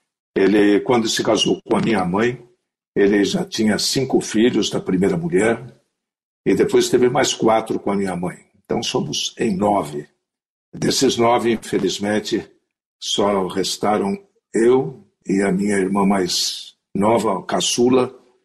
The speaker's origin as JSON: {"language": "Portuguese", "town": "Jundiaí", "region": "São Paulo", "country": "Brazil", "tie": "born or raised there", "said": "Estou aqui na minha cidade natal, em Jundiaí. Eu tenho aqui um apartamento em Jundiaí porque todos os meus parentes moram aqui, todos os parentes da minha mulher moram aqui. E eu divido entre São Paulo e Jundiaí."}